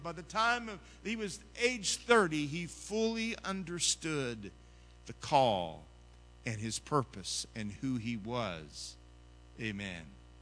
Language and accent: English; London, Kentucky, United States; also born or lived in Tulsa, Oklahoma; I'd just say, "I'm from Tulsa," so they would know where I was from. I wasn't ashamed of my smaller hometown. I'm not ashamed to be from London, Kentucky.